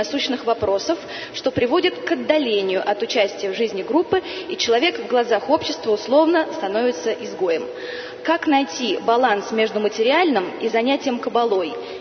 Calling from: Moscow, Russia; я из Москвы.

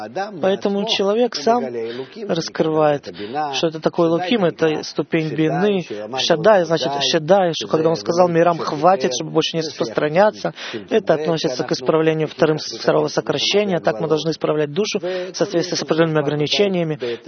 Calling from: Jerusalem, Jerusalem District, Israel; я из Иерусалима.

